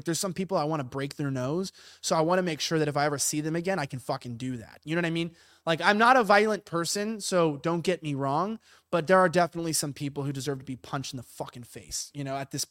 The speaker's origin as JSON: {"language": "English", "country": "United States", "said": "I'm an American, so I speak weird too, even in America."}